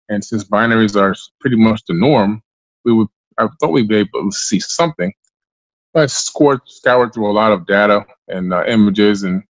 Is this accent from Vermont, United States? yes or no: no; Queens, New York, United States; moved away; also born or lived in Florida; we moved from New York, Queens, New York, all the way to Oak Bluff, Florida.